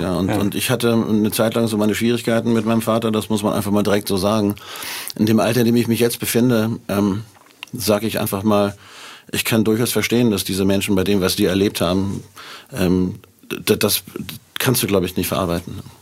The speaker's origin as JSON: {"language": "German", "region": "Hamburg", "country": "Germany", "tie": "born there", "said": "Wir sind beide in Hamburg geboren, aber als Thorsten geboren wurde, waren wir theoretisch schon in Isernhagen. Mhm. Das ist bei Hannover, Groß-Wohl-Wehl, die Ecke."}